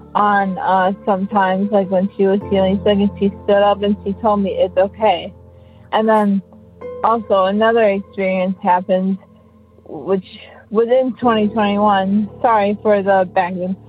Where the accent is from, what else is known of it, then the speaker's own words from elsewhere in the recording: Chicago, Illinois, United States; I'm 27. I'm from Chicago.